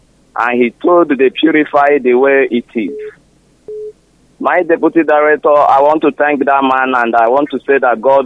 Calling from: Port Harcourt, Rivers, Nigeria; I'm calling from Mugwacha, Port Harcourt.

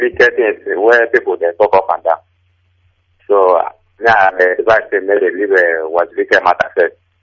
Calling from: Abia, Nigeria; I'm calling from Abia State.

